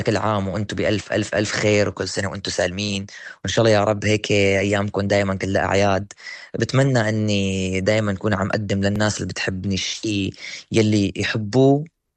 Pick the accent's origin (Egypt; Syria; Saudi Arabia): Syria; accent: Syrian; لانه انا غنيت اصلا اوريدي كثير اغاني بلهجتي السوريه، او اذا بدك اللبنانيه